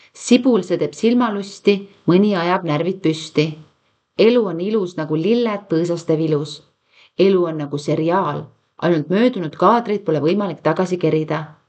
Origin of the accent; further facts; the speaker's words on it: Kuressaare, Saare County, Estonia; born there; Sündisin Kuressaare linnas. Elan Sirge kodus.